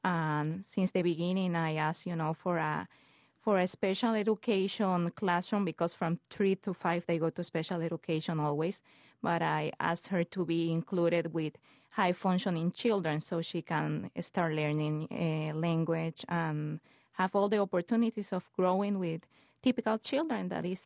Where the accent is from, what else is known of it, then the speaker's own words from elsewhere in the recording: Bolivia; English is a second language; From Bolivia. I'm from Bolivia, South America.